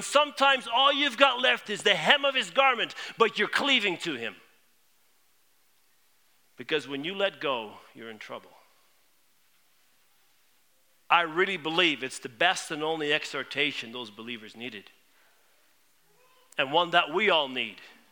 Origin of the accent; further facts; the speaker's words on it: Netherlands; born there; first language Dutch; English is a second language; I was born in Holland, so I knew Dutch.